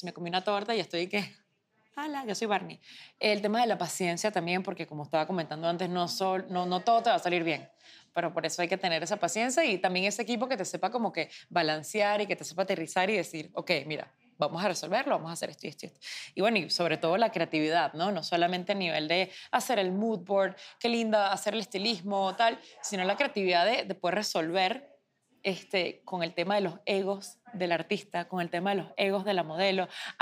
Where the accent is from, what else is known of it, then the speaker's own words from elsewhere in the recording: Venezuela; como buena venezolana, como buena latina, uno resuelve siempre.